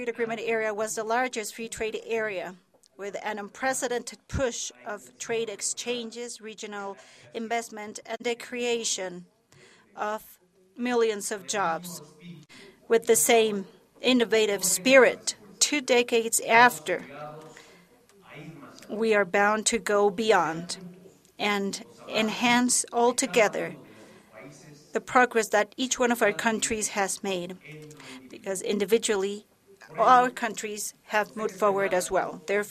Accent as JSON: {"language": "English", "town": "Toluca", "region": "State of Mexico", "country": "Mexico", "tie": "born or raised there", "said": "Besides being Toluca, my hometown, this is the place where I was entrusted by the citizens to serve as the governor of this state, the state of Mexico."}